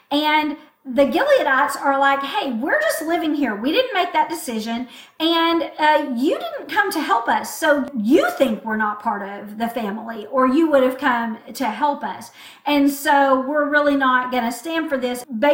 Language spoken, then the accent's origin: English; United States; Obviously, I, as an American, am also not pronouncing this word correctly